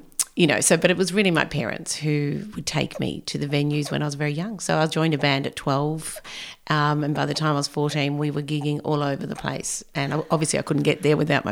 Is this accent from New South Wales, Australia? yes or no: no; Frankston, Victoria, Australia; No, I guess I was born and raised in Frankston and always singing, so doing a lot of local gigs.